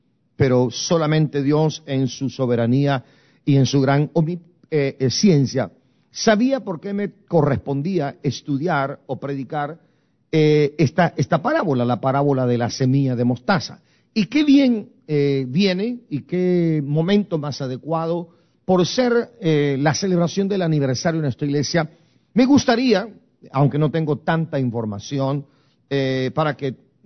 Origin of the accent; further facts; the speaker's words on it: Guatemala; moved away; cuando yo me vine de Guatemala. El día 13 de febrero del año 1982 emigré para este país